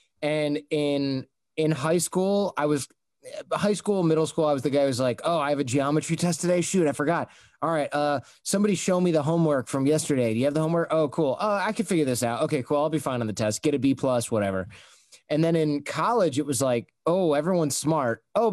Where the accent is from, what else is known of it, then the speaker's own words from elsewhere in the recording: Michigan, United States; because I grew up in Michigan